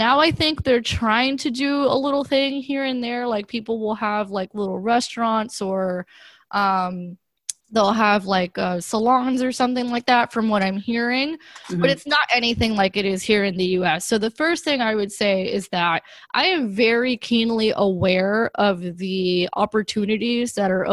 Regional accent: Miami, Florida, United States; my parents are immigrants and I grew up in Miami where, you know, we're all mostly people of color.

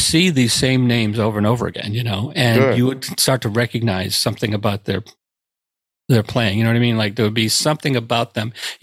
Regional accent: Brockton, Massachusetts, United States; I grew up in Brockton, Massachusetts. So I used to like to call the home of the work boot. And it's like nothing. It's a blue collar town, you know?

